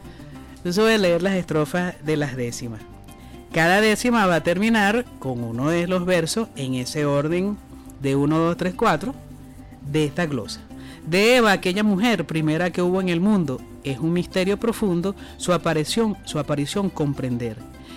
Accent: Venezuela; Eso somos nosotros, los venezolanos.

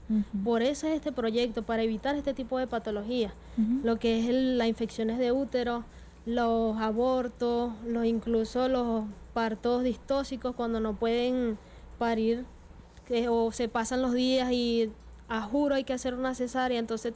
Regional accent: Barinas, Venezuela; now in Caracas, Venezuela; Sí, bueno, yo soy de Barinas.

